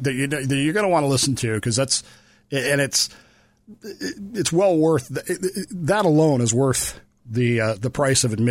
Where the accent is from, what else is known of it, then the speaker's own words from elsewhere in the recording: Colorado, United States; also born or lived in Utah / Wyoming; I'm from Colorado and Utah, so I'm with you there. And Wyoming, I've grown up